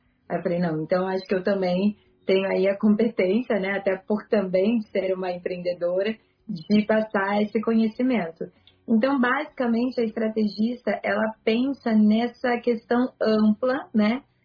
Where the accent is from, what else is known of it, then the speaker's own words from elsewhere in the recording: Campinas, São Paulo, Brazil; na minha cidade, que eu sou de Campinas.